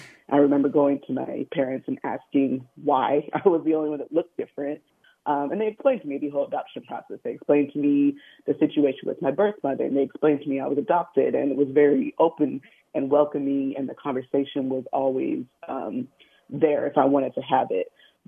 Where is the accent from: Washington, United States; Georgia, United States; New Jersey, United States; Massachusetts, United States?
Washington, United States; Olympia; So I was adopted at birth from Texas, and I was raised in Olympia, Washington, which is about an hour outside Seattle. It's a much, much smaller community.